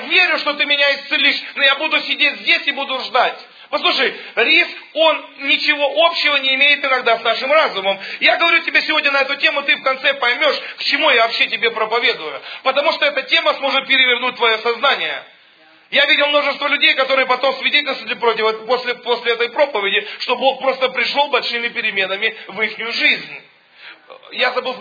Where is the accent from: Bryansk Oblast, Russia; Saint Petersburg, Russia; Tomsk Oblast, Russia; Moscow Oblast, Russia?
Tomsk Oblast, Russia; Tomsk; born there; Я родился в Сибири, я люблю, когда холодно.